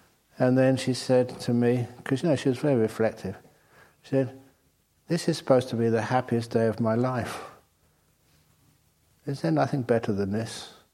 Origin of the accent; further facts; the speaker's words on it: England, United Kingdom; I'm an English monk.